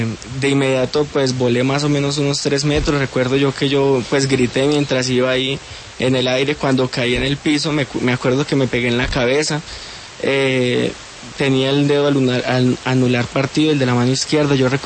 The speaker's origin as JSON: {"language": "Spanish", "town": "Bucaramanga", "region": "Santander", "country": "Colombia", "tie": "born or raised there", "said": "soy un joven de 23 años, soy de Bucaramanga, nací en Bucaramanga, vivo en Girón."}